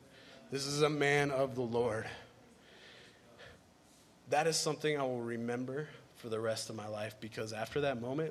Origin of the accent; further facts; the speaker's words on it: San Diego, California, United States; I'm from San Diego. I was born and raised there. And I was really excited to go back to my hometown and share the gospel message.